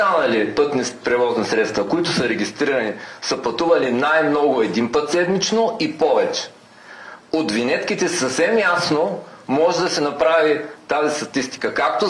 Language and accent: Bulgarian; Gabrovo Province, Bulgaria; пък и съм от Габровско, така че там сме сметкаджи.